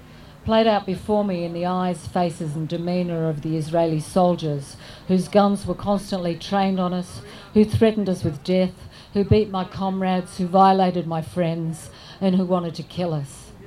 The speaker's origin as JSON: {"language": "English", "country": "Australia", "said": "And as an Australian, I've seen how our government, regardless of party politics, has become hostage"}